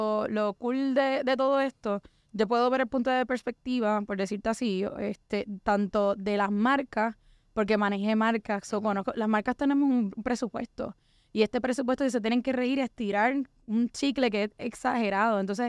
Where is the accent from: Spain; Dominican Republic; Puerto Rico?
Puerto Rico; Arecibo; Estoy tirando aquí frases coloquiales, acuérdense que soy de Arecibo.